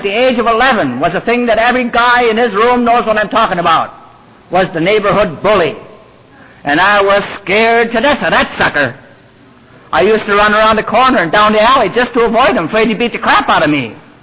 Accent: Wisconsin, United States; Because once a year, I'm invited to speak in my hometown back in Wisconsin.

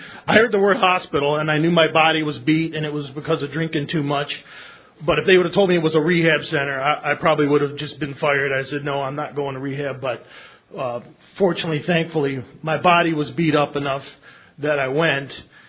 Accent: Willoughby, Ohio, United States; I'm from Willoughby, Ohio.

